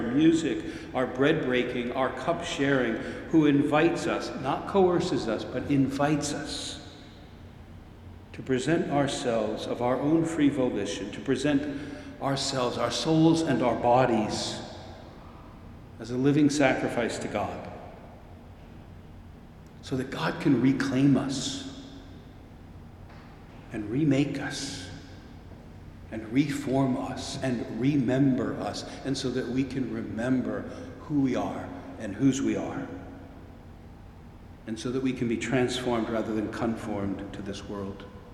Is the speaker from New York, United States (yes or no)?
no; Worcester, Massachusetts, United States; You know, I'm from Worcester, Massachusetts. Nobody can say Worcester very well.